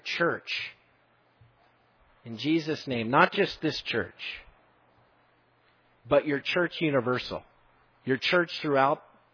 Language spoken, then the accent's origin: English; Albuquerque, New Mexico, United States; Many of you know my story. I'm from Albuquerque, from Calvary Chapel of Albuquerque.